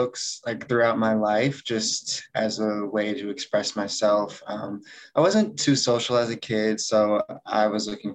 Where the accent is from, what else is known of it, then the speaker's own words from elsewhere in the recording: Atlanta, Georgia, United States; So I'm a writer from Atlanta, Georgia. Currently reside here, but I'm thinking of moving to New York pretty soon because I think that's where my heart is.